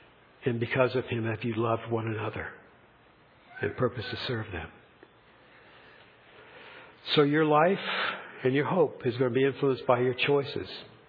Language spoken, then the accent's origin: English; United States; I was always conscious of the fact that I'm an American.